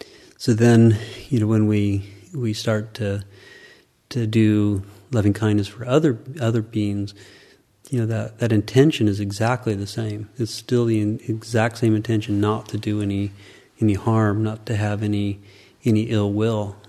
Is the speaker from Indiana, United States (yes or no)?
yes; Wabash, Indiana, United States; I could be mentioning to people I was from Wabash in a very aggressive way of trying to make people feel uncomfortable